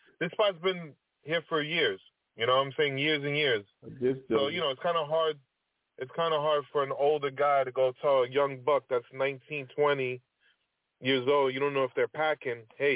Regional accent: New York City, New York, United States; You know, but I grew up on Hunts Point. Hunts Point was the spot back in the day.

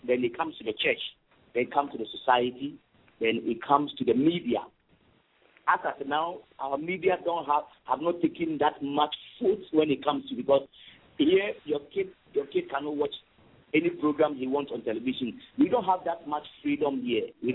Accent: Ghana; And so I'm speaking from the Ghanaian perspective. We we here, we have the advantage.

